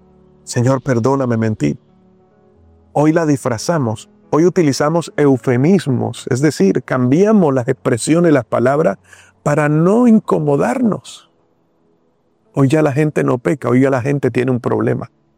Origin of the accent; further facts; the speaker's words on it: Colombia; si yo voy como ciudadano colombiano a Estados Unidos